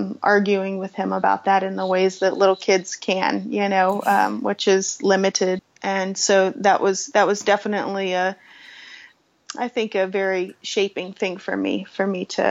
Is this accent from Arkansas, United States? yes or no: no; Dallas, Texas, United States; I was born in Dallas, Texas in October of 1976, so about 41 years ago now. And I was raised in Dallas as well.